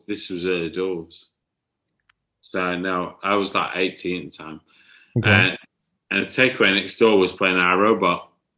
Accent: United Kingdom; As the British people we are, we're like, absolutely not.

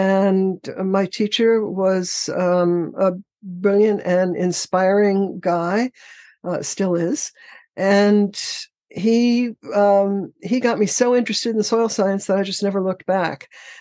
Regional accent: Manhattan, New York, United States; We lived in a high rise in Manhattan when I was a kid.

